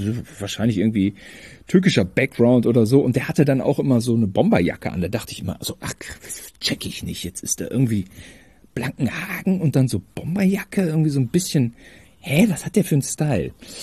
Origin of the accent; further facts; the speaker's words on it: Germany; ich bin Deutscher.